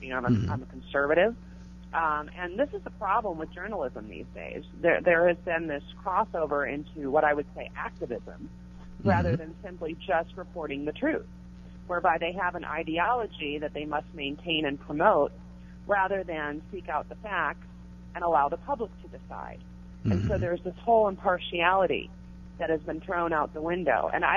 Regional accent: Midwest, United States; as I was growing up in the Midwest, I was not able to vote for Reagan, but I certainly felt the effects of his presidency upon my family and my community.

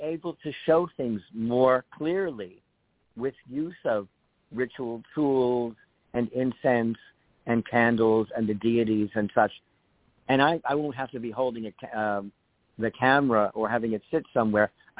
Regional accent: New York City, New York, United States; I'm a New Yorker. I'm blunt. I tell people exactly what I think.

